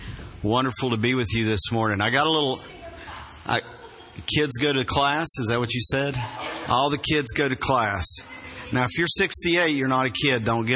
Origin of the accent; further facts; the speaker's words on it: McDowell County, United States; I'm originally from McDowell County.